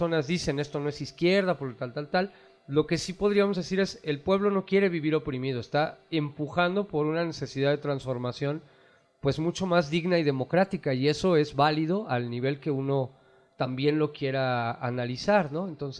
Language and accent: Spanish; Mexico; nosotros como mexicanos nos demos cuenta